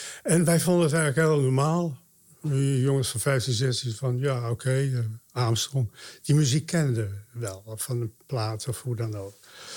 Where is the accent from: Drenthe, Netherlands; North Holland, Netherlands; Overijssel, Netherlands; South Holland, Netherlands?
North Holland, Netherlands; Hoorn; also born or lived in Zaandam; Ik ben geboren in Zaandam. Maar toen ik 3 jaar was, zijn mijn ouders naar Hoorn gegaan.